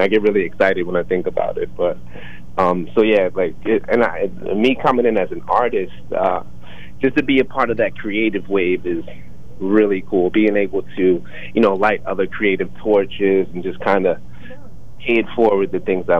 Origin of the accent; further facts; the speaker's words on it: Lynchburg, Virginia, United States; now in Sunbury, United States; I'm originally from Lynchburg, Virginia. I don't know if you guys have heard of that. A little small city down there. So I've been here in Sunbury, I want to say like 5 years now